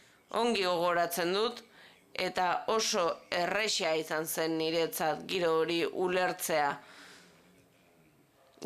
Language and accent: Basque; Chile; ni txiletarra naiz